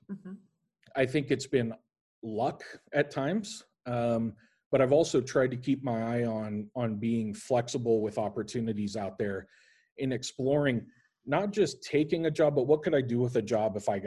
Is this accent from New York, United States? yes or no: no; Lincoln, Nebraska, United States; So when I left and I went to Kansas City, I grew up in Lincoln, Nebraska.